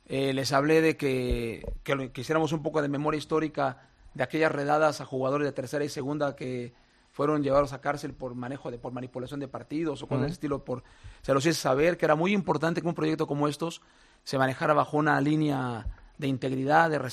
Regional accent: Mexico; now in Madrid, Spain; Porque de hecho sí soy español mexicano. O sea, mi abuelo era español, mi madre es española y por eso viví.

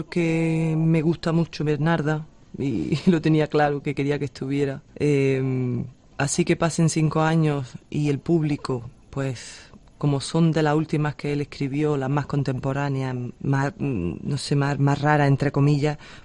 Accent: Granada, Andalusia, Spain; que yo soy del Albaicín

